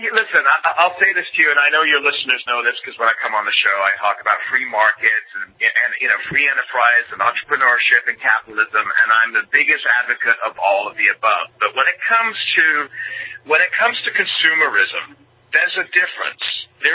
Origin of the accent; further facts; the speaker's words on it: England, United Kingdom; now in United States; I was born and raised in England, and we didn't have Thanksgiving, but we did have Boxing Day, which was like Christmas plus.